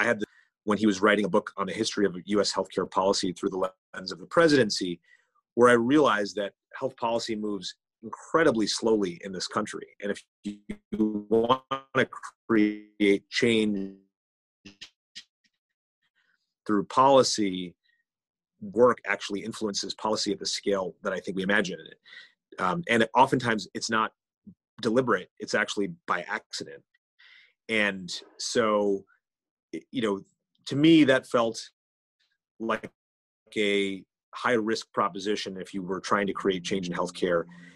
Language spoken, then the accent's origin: English; New Jersey, United States; because it was close to where I grew up in New Jersey.